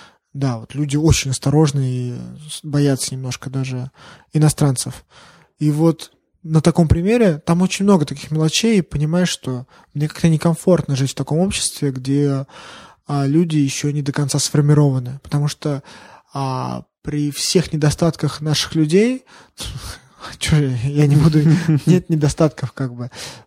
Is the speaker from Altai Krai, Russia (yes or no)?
no; Moscow, Russia; Возможно, это потому, что я вырос в Москве, и мы как бы разговариваем на одном языке.